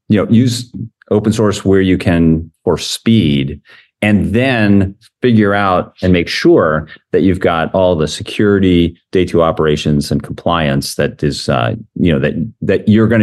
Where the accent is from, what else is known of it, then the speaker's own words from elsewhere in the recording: Poughkeepsie, New York, United States; I grew up in Poughkeepsie, New York, right? IBM town.